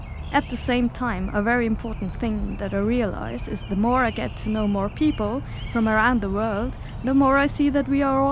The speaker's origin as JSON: {"language": "English", "town": "Dhaka", "region": "Dhaka Division", "country": "Bangladesh", "second_language": "English", "lives_now": "Canada", "said": "and I'm from Dhaka, which is the capital city of Bangladesh."}